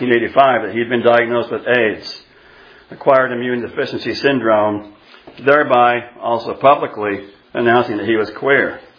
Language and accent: English; Iowa, United States; I grew up in Iowa in the 1960s. I graduated from high school in 1977.